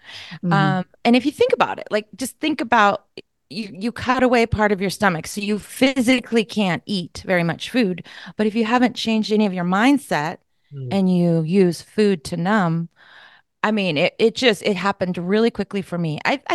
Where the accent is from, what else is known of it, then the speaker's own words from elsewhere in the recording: California, United States; So, well, I'm from Northern California. I'm a NorCal girl, and about an hour north of San Francisco. I'm in the wine country. So, you know, there's like Napa Valley and there's Sonoma Valley, and I'm in Sonoma County.